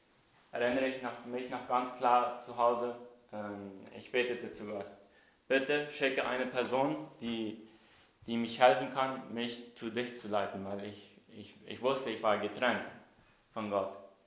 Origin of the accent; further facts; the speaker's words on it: Paraguay; ich komme aus Paraguay. Ich bin da von den Mennoniten, die einmal her aus Deutschland ausgezogen sind und dann, ich denke, nach Russland, Kanada und von Kanada nach Paraguay.